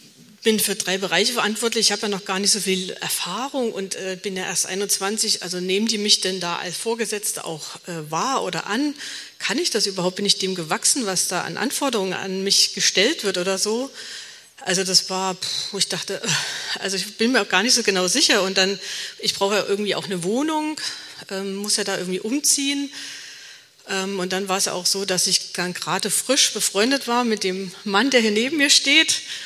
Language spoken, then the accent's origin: German; Saxony, Germany; Ich hätte eigentlich auch wieder zurück nach Hause ziehen können, nach Sachsen, wo ich herkomme